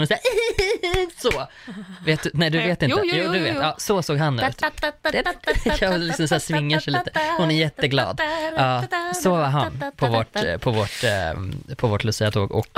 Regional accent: Uppsala, Uppsala County, Sweden; Jag är från Uppsala och jag sjöng i Uppsala domkyrkas gosskör.

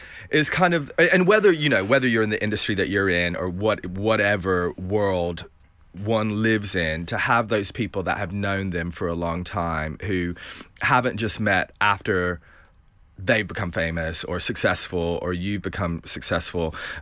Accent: Bristol, Tennessee, United States; I'm originally from Tennessee, so my whole family is in East Tennessee.

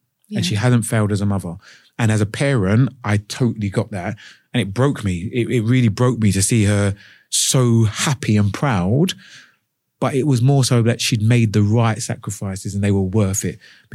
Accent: London, United Kingdom; growing up in East London, you were very aware of where you fitted in.

